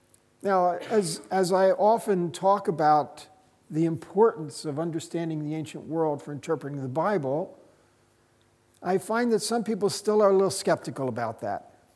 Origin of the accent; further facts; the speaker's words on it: United States; I'm from America.